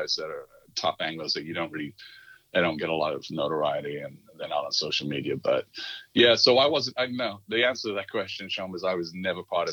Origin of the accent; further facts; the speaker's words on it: Birmingham, West Midlands, United Kingdom; I'm from Birmingham originally, just outside of Birmingham.